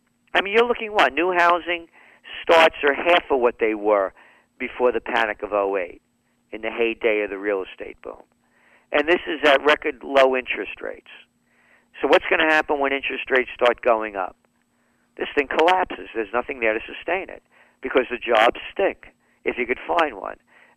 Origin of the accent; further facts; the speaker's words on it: New York, United States; You know, I'm a New Yorker.